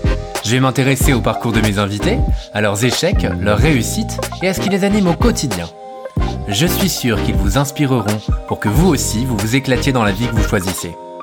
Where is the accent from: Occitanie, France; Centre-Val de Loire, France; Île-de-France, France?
Île-de-France, France; j'ai 27 ans et je suis originaire des Yvelines, de Basemont très exactement, un petit patelin de 1600 habitants à 40 km à l'ouest de Paris. J'y suis resté jusqu'à mon bac